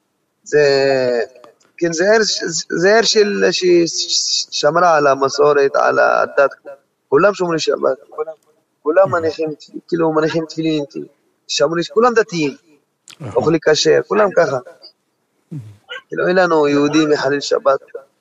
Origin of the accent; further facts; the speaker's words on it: Djerba, Medenine, Tunisia; now in Beersheba, Israel; בג'רבה, כאילו אני רק 4 שנים בארץ. שנה שעברה גם הייתי בג'רבה, אבל אני 4 שנים בארץ. עלינו, אנחנו משפחה עולים חדשים. לא חדשים, אבל עלינו לפני 4 שנים.